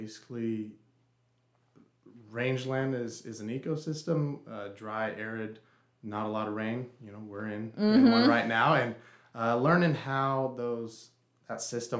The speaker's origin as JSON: {"language": "English", "region": "Oregon", "country": "United States", "tie": "born or raised there", "said": "So I grew up in Western Oregon, and then I went to school at Oregon State"}